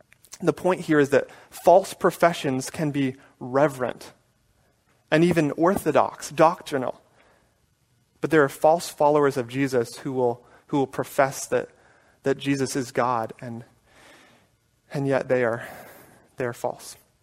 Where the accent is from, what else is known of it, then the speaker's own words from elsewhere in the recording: Atlanta, Georgia, United States; born there; For those of you who know that I was born in Atlanta and that I will always be a Braves fan